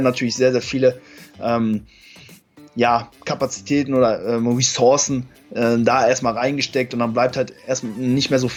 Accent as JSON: {"language": "German", "town": "Cologne", "region": "North Rhine-Westphalia", "country": "Germany", "said": "ich komme aus Köln, genau."}